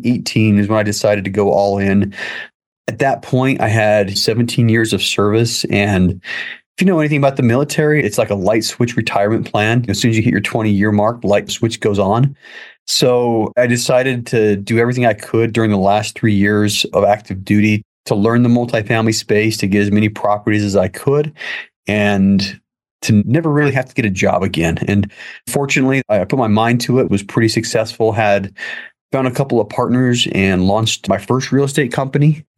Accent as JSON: {"language": "English", "town": "Salt Lake City", "region": "Utah", "country": "United States", "tie": "born or raised there", "said": "born and raised in the Salt Lake City general area. Just did what everybody did through grade school, high school, whatever."}